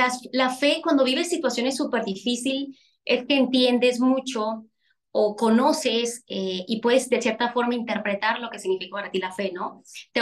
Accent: Venezuela; moved away as an adult; now in Mexico; Soy venezolana exactamente como dijiste. En este momento estoy en México. Ok, tengo 2 años viviendo en México. Me vine para acá como refugiada y aquí estoy.

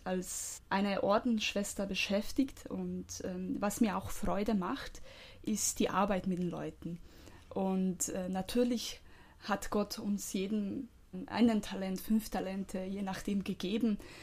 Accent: Croatia; German is a second language; moved away as an adult; Ich komme aus Kroatien und habe auch in Kroatien 2 Jahre Kirchenmusik studiert.

